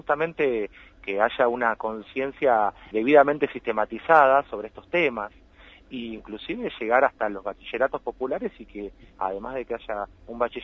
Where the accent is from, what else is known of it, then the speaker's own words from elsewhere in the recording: La Plata, Buenos Aires Province, Argentina; Te acuerdo que soy platense también